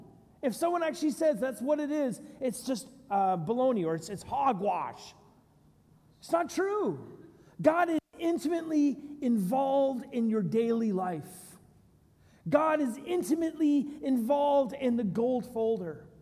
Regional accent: Edmonton, Alberta, Canada; When I was a kid, I loved going to England, where my nana and grandpa lived. I didn't like my hometown of Edmonton. It was a hole in the ground.

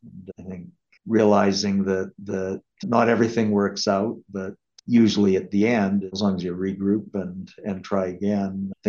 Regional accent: Calgary, Alberta, Canada; So I was born in Calgary, lived most of my life in Calgary and Alberta, and have always felt a strong connection to the city and to the province, and also had a lot of family in Calgary.

